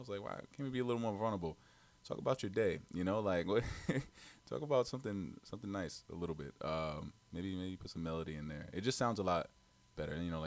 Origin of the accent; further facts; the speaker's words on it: Englewood, New Jersey, United States; I'm from Englewood, New Jersey.